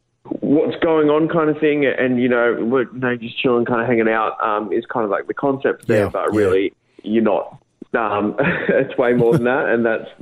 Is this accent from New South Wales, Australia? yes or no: yes; New South Wales, Australia; I'm from the Central Coast.